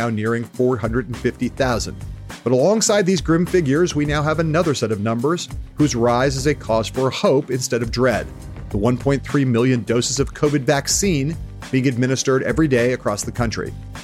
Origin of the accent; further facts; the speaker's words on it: Los Angeles, California, United States; Last week, I got to watch one such collaboration in action out in my hometown of Los Angeles